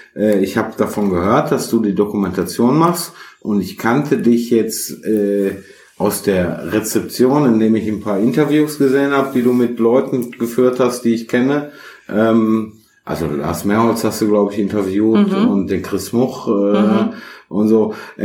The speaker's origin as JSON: {"language": "German", "region": "West Germany", "country": "Germany", "tie": "born or raised there", "said": "ich bin jetzt auch im Westen der Republik aufgewachsen."}